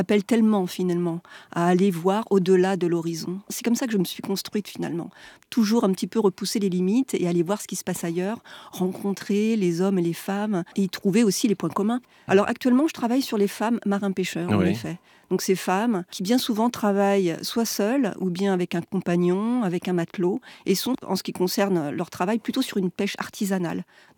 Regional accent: Rennes, Brittany, France; Alors, j'ai grandi à Rennes, où je suis née, mais quasiment tous les week-ends, on partait en bord de mer sur la côte d'Emeraude, non loin de Saint-Malo, à Saint-Briac précisément, qui est vraiment le village à la fois de ma famille maternelle et paternelle. Donc, j'ai grandi là.

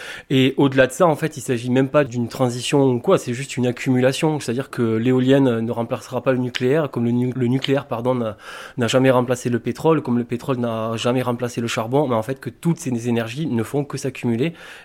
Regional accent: Southern France, France; je me bats chez moi en France, dans le sud de la France

